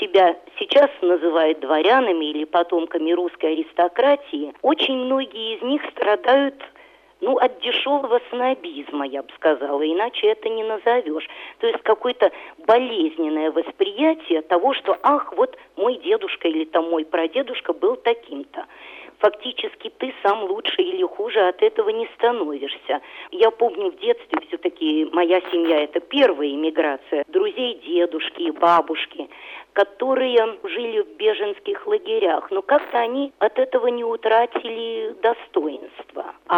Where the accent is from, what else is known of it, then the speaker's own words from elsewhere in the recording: Australia; в детстве я росла в Австралии, у меня никогда не было чувства, что я австралийка. Всегда было очень сильно это сознание русскости. И я бы сказала, тогда, конечно, абстрактное, потому что я не родилась в России